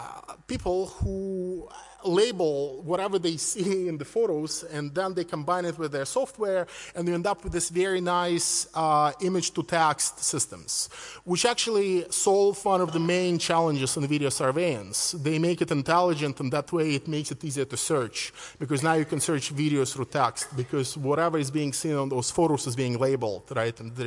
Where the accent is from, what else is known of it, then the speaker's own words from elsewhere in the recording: Belarus; English is a second language; Something much closer to where I come from Belarus